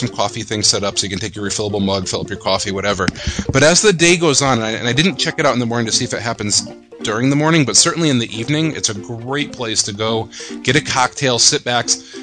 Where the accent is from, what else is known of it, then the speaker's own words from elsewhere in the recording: Connecticut, United States; I'm from Connecticut, you're from the Jersey Shore.